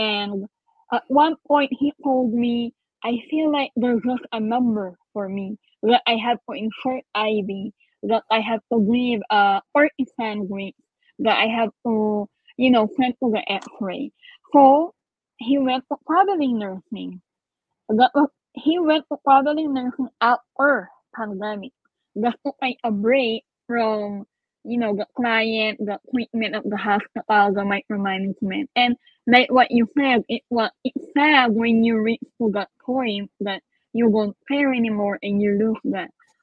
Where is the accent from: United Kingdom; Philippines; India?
Philippines; English is a second language; I love music, even if I'm not a good singer and I'm a Filipino.